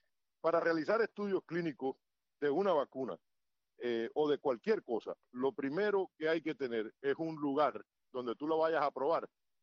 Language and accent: Spanish; Santiago de Cuba, Cuba; also born or lived in Antilla; Bueno, yo nací en Antilla, pero me crié en Santiago de Cuba.